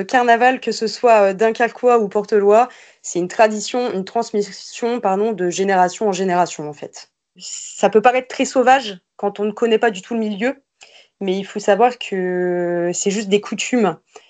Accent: Hauts-de-France, France; j'ai 27 ans, je viens des Hauts-de-France.

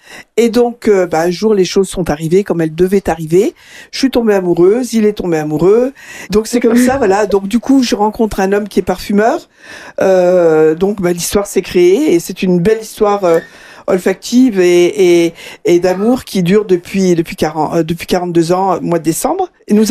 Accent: Grand Est, France; Ben voilà, on va parler de la Lorraine. Je venais de la Lorraine.

